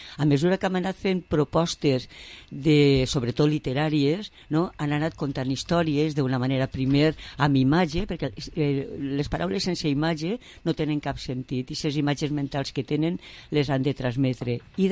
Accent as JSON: {"language": "Catalan", "town": "Vila-real", "region": "Valencian Community", "country": "Spain", "tie": "born or raised there", "said": "vaig a fer un projecte per a Villarreal, que és el meu poble"}